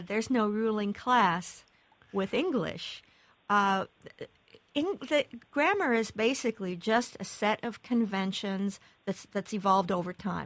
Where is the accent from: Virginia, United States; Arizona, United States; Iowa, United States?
Iowa, United States; Yes, I can tell you that I grew up in Iowa, and I heard that once in a while.